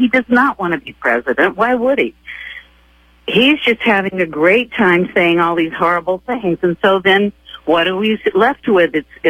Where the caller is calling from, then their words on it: El Cerrito, California, United States; and I'm calling from El Cerrito.